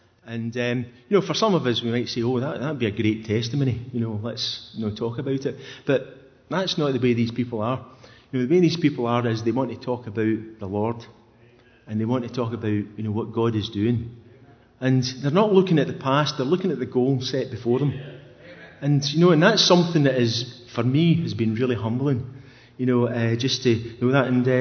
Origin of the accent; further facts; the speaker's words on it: Scotland, United Kingdom; considering, you know, that I come from Scotland.